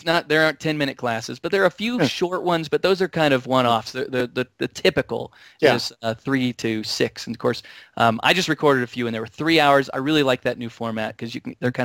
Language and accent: English; Missouri, United States; I say it's a GIF file because I was raised in Missouri, and so that's the way we say it in Missouri.